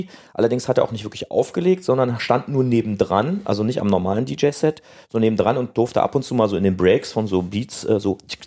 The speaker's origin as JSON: {"language": "German", "region": "Berlin", "country": "Germany", "said": "By the way, sind wir halt beide Berliner"}